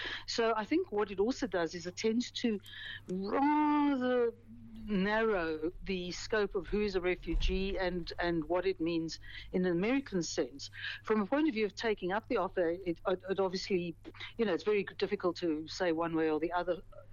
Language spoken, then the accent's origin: English; South Africa; living in South Africa, first of all, one is a South African, whatever color, religion, creed.